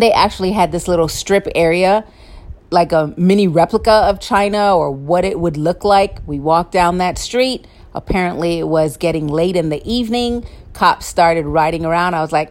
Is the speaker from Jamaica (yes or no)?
yes; Jamaica; Hello, I'm Jamaican.